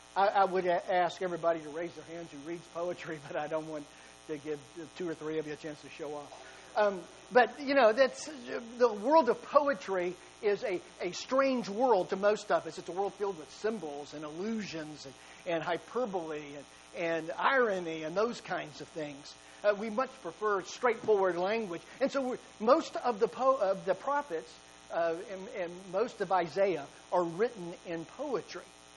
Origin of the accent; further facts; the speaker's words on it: Arkansas, United States; Now, I'm from Arkansas, so hook'em horns is an obscene gesture as far as I'm concerned.